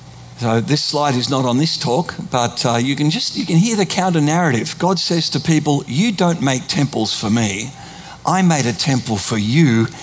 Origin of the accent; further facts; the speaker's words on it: Australia; I'm an Aussie